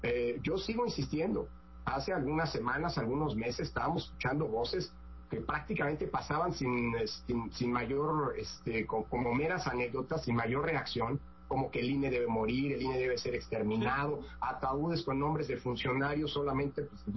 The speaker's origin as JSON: {"language": "Spanish", "country": "Mexico", "said": "No es que esté mal que lo diga yo lo digo como mexicano"}